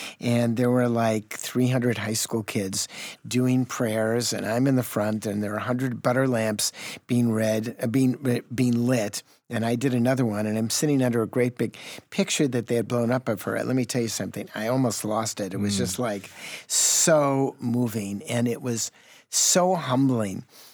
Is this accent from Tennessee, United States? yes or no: no; Chicago, Illinois, United States; I grew up in Chicago. I never had squash at any of my cousin's house, my aunt's houses.